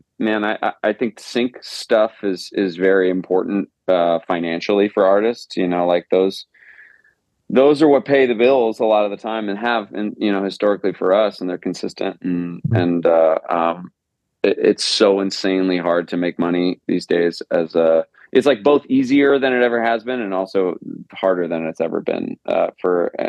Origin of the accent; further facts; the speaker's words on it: New York, United States; and I love my hometown. It's a small place that's kind of, you know, tucked away in the corner of the country, you know, and not a lot of people really know where it is or, you know, what upstate New York is like.